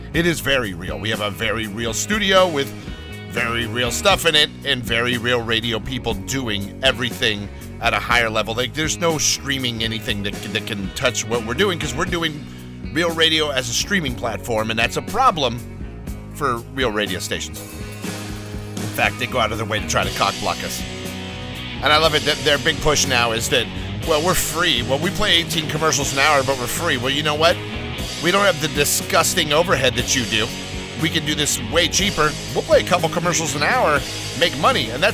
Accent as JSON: {"language": "English", "town": "Los Angeles", "region": "California", "country": "United States", "tie": "born or raised there", "said": "Yeah, well, that's because I grew up in Los Angeles."}